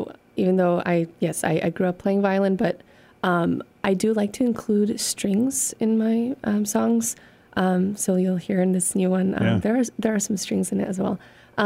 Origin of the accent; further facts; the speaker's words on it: United States; first language Polish; English is a second language; So actually, Polish is my first language. Hmm. Both my parents are from Poland.